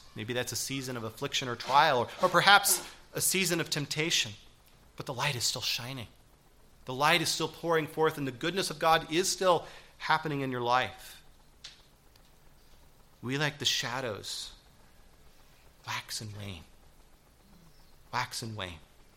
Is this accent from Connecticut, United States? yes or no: no; Alaska, United States; I grew up in Alaska where wintertime that was very common.